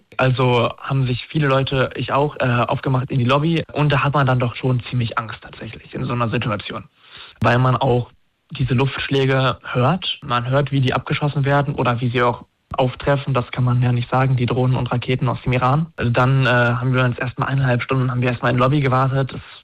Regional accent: Germany; Ich habe mich dann Freunde gesagt, dass ich mich auf diese Vorsorgeliste Elefant eintragen soll für deutsche Bürger im Ausland.

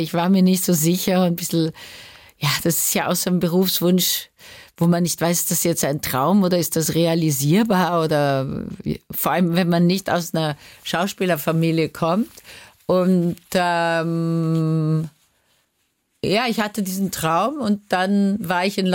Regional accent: Vienna, Austria; als Wienerin bin ich ja Traditionalistin

